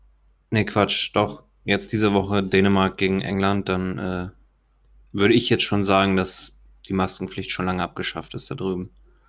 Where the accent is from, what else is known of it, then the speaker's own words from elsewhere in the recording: Albania; now in Hamburg, Germany; Ist bei uns in Albanien nicht so. Da gibt es kein Shampoo. Das ist das Problem. Ja, doch, gibt's schon, aber es ist halt anders. Also hier in Hamburg